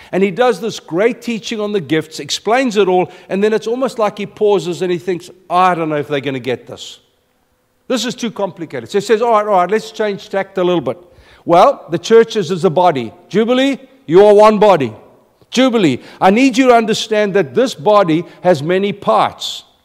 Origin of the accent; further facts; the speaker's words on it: South Africa; I mean, I come from South Africa.